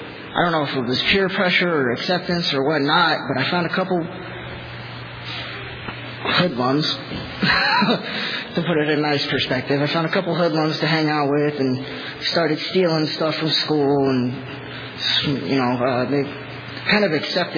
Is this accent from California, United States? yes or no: yes; Sylmar, California, United States; also born or lived in Santa Clarita; I was raised in Sylmar, California, which is the north city of the San Fernando Valley. And in about junior high, we moved to basically the suburbs of Los Angeles. We moved to the northern city of Santa Clarita.